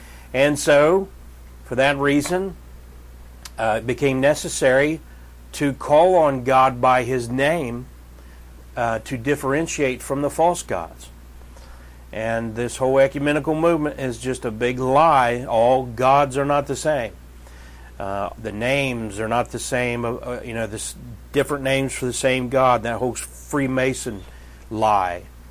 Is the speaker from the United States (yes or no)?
no; England, United Kingdom